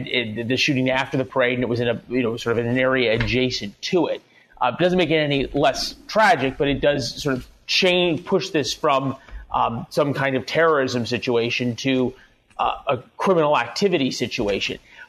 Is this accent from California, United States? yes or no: no; St. Louis, Missouri, United States; that's not very different than my hometown of St. Louis